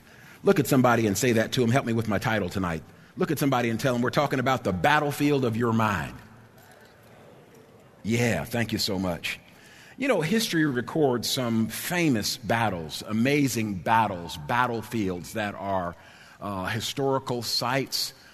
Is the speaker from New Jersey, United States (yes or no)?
yes; Trenton, New Jersey, United States; As a student growing up in Trenton, sometimes we would go.